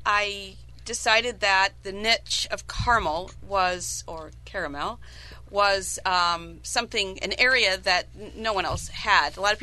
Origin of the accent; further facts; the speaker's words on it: St. Louis, Missouri, United States; I'm from St. Louis. My dad is as well.